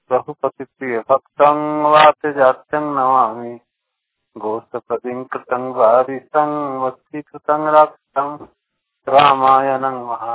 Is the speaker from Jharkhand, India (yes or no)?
yes; Kadwan, Jharkhand, India; ग्राम कदवन, post कदवन, जिला थाना रेहला, जिला रामू झारखंड के रहने वाले हैं।